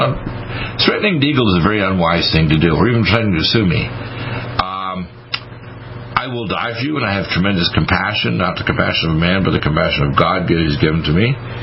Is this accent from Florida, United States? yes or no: no; Detroit, Michigan, United States; born there; also born or lived in Dartmouth, Nova Scotia; from my school in Dartmouth, Nova Scotia, because I'm an American born in Detroit